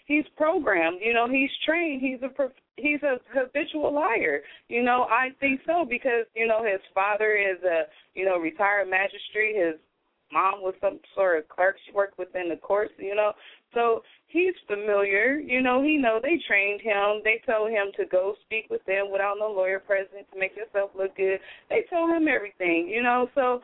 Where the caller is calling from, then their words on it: California, United States; I'm calling from California.